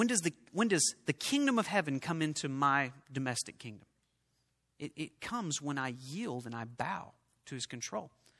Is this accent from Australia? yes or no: no; Oklahoma, United States; I grew up in Oklahoma. We played checkers.